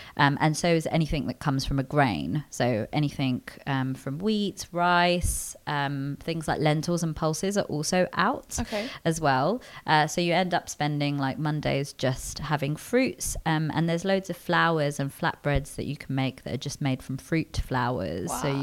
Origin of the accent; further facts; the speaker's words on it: Delhi, India; also born or lived in London, United Kingdom; So I grew up between Delhi in India and London in the UK